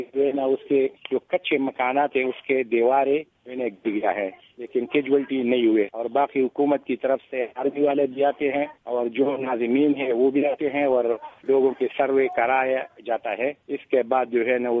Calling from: Dargai, Khyber Pakhtunkhwa, Pakistan; گاؤں ورتیر، تحصیل درگاہ ملاکنڈ ایجنسی۔

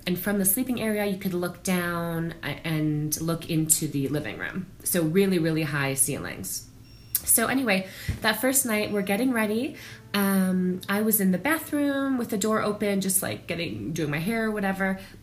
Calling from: Santa Fe, New Mexico, United States; I'm calling from Santa Fe, New Mexico.

